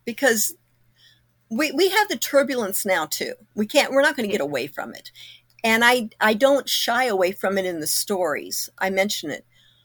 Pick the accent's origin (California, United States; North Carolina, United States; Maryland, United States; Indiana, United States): Indiana, United States; Kokomo; moved away; I've said it in my hometown. We moved away from Kokomo in 1972. So in my mind, when we go back to visit, it's changed.